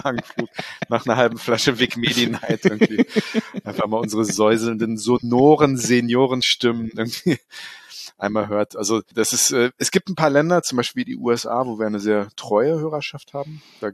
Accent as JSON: {"language": "German", "town": "Wiesbaden", "region": "Hesse", "country": "Germany", "tie": "born there", "said": "Die schönste nach meinem Geburtsort Wiesbaden."}